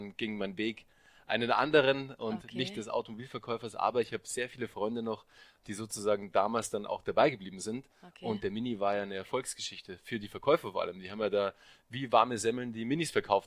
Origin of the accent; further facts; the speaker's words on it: Rosenheim, Bavaria, Germany; habe ich eine Ausbildung zum Automobilkaufmann bei BMW gemacht in Rosenheim, da wo ich herkomme.